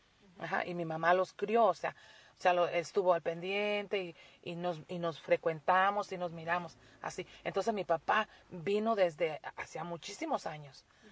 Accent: Sinaloa, Mexico; also born or lived in Michoacán; now in United States; Yo nací en Michoacán, ¿verdad? Es un pueblito en la falda así del cerro, muy tranquilo y todo. Pero cuando mi papá regresó de aquí de Bracero para allá, para México, nos movió a nosotros, nos trajo para el estado

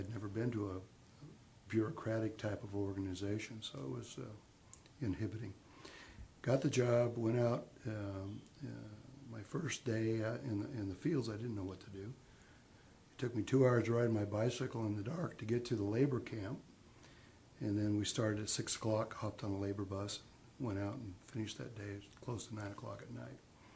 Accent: Salinas, California, United States; I grew up in Salinas as a youngster, a very poor family.

